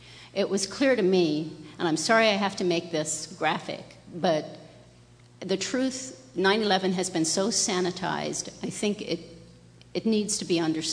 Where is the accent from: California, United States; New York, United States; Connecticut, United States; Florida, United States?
New York, United States; New York City; As I said before, I'm a New Yorker. I'm from Ground Zero.